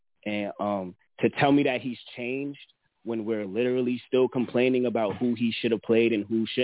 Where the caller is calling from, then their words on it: Queens, New York, United States; from Queens, man.